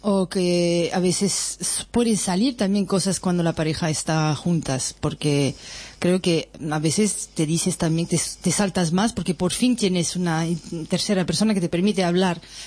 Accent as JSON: {"language": "Spanish", "country": "Italy", "said": "somos todos italianos"}